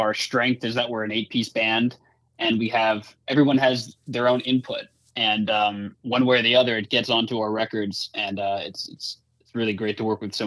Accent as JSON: {"language": "English", "region": "New York", "country": "United States", "tie": "born or raised there", "said": "Yeah, I was 3 years old. I grew up on Long Island and lived near a guitar shop"}